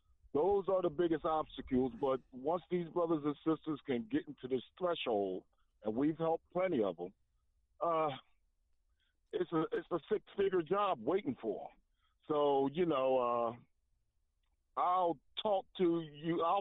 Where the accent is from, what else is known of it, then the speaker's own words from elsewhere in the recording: Philadelphia, Pennsylvania, United States; am from Philadelphia area